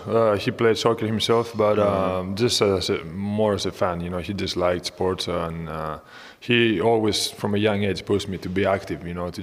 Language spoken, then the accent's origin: English; Kavala, Eastern Macedonia and Thrace, Greece; also born or lived in Rhodes; now in Athens, Greece; Well, actually, I'm from North Greece. I'm from Kavala.